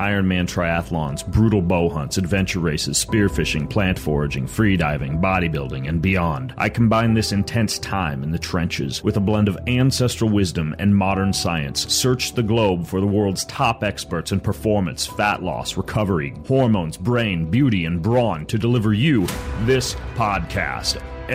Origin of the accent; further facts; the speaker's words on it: Spokane, Washington, United States; I flew Milan to Frankfurt to Seattle to my hometown, Spokane.